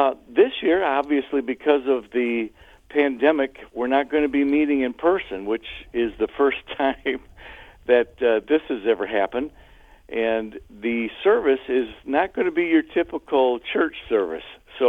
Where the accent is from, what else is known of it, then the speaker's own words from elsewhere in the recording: South Park, Michigan, United States; I was raised in South Park. I didn't understand. Some of my best friends were black boys